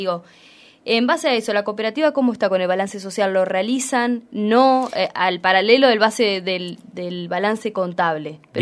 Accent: Ataliva Roca, La Pampa, Argentina; Bueno, yo vengo de Ataliva, Roca.

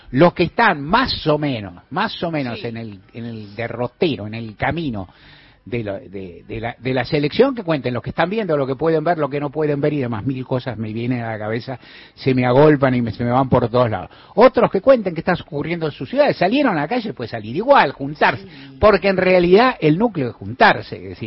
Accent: Buenos Aires, Argentina; muchos que somos porteños con todo derecho

